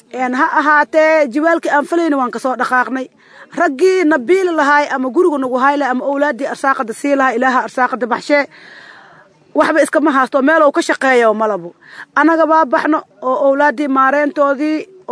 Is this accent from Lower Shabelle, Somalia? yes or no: no; Middle Shabelle, Somalia; oo gobolka Shabeelaha dhexda Jowhar u dhow ayaan ka soo wada qaxnay waxaan deganahay kaamkaas